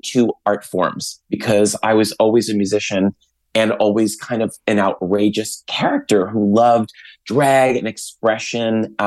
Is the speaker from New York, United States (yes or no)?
yes; Long Island, New York, United States; And I grew up on Long Island, and there's not a lot of Long Islandites